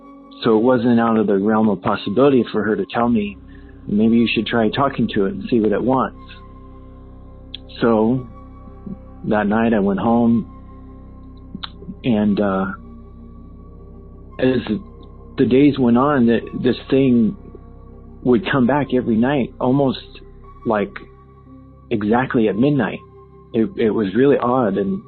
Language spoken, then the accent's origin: English; California, United States; I'm from Southern California.